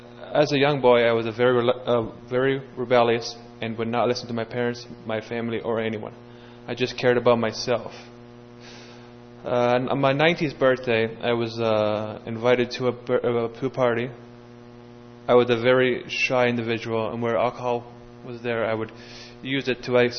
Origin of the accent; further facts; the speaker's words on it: London, Ontario, Canada; I grew up in London, Ontario. I was raised Catholic